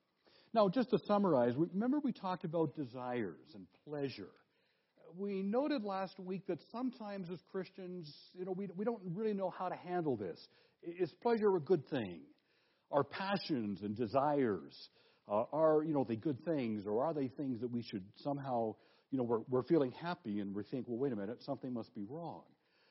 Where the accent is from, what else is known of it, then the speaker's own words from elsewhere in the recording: Canada; as a Canadian, I have my serious questions about all of that.